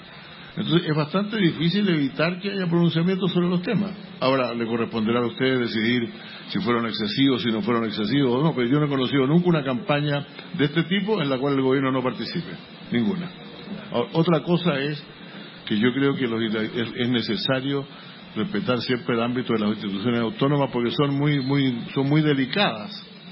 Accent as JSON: {"language": "Spanish", "country": "Chile", "said": "En mi país, cuando yo fui ministro del Interior de Chile"}